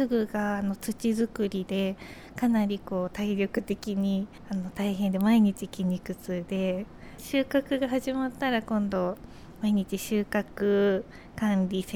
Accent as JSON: {"language": "Japanese", "town": "Hamamatsu", "region": "Shizuoka", "country": "Japan", "said": "私もともと出身が静岡の浜松だったので、すごい距離が近いっていうのもあったりとか"}